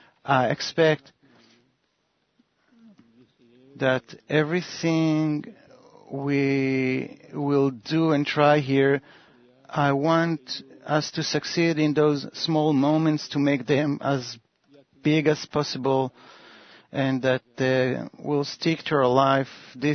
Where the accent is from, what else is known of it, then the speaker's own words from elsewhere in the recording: Argentina; now in Israel; I'm from Argentina. I live in Israel now. I came to Kabbalah because I was traveling from Argentina, and when I arrived to Israel